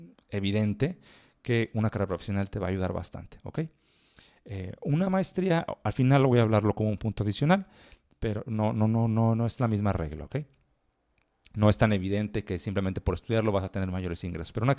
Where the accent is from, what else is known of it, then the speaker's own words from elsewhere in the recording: Mexico; Y México, que es de donde yo soy, pues estamos unidos por la frontera.